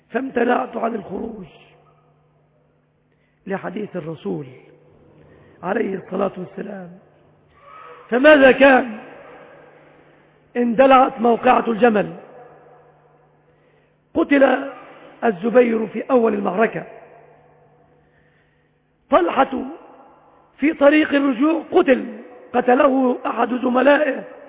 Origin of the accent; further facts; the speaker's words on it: Egypt; بلادنا مصر